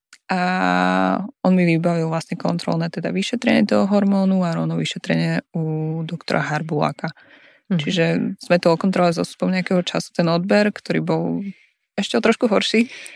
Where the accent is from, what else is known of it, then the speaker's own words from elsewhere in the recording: eastern Slovakia, Slovakia; ja pochádzam z východného Slovenska